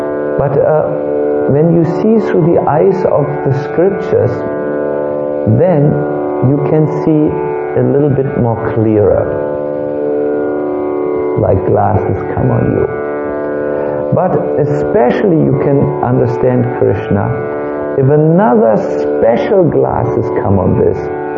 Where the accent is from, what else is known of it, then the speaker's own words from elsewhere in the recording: Germany; I'm from Germany